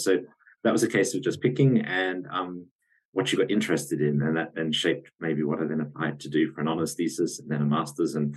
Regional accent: Australia; Well, I'm Australian by origin

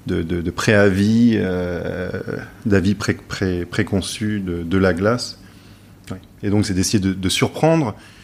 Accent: Paris, Île-de-France, France; also born or lived in United States / London; Donc moi, je suis né aux États-Unis, mais après j'ai grandi entre Paris et Londres.

